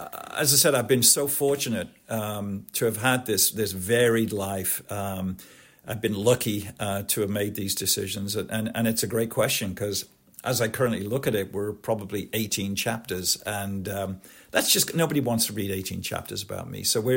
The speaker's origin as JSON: {"language": "English", "town": "Liverpool", "region": "North West England", "country": "United Kingdom", "tie": "born or raised there", "said": "And I point to being born in Liverpool, having those very distinctive traits of being a Liverpudlian"}